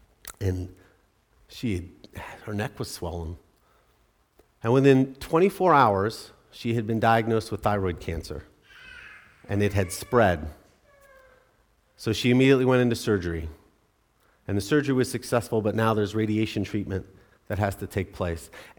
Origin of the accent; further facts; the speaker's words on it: Ann Arbor, Michigan, United States; now in Columbus, United States; I experienced this when I came to Columbus. I was from Ann Arbor, and I came to Columbus.